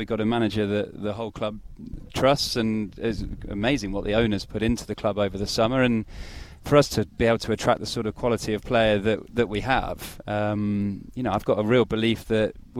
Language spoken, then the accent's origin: English; Nottingham, East Midlands, United Kingdom; born there; I was born in Nottingham.